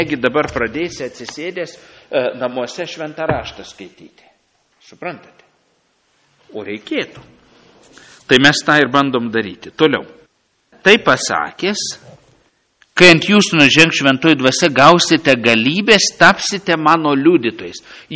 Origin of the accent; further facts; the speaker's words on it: Samogitia, Lithuania; bet ir mes, lietuviai, žemaičiai, irgi galėtumėm skaityti šventąjį raštą gimtąją kalbą